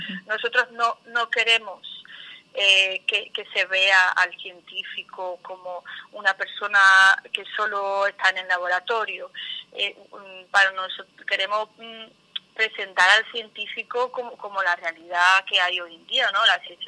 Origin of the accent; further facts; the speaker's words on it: Spain; now in Belgium; somos muchos los españoles aquí en Bélgica.